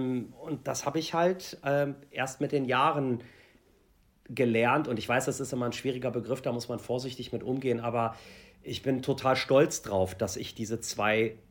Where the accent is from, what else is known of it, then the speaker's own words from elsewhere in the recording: Germany; ich bin halt hier aufgewachsen in Deutschland. Mein Papa, wie gesagt, ist Iraner, meine Mama Deutsche.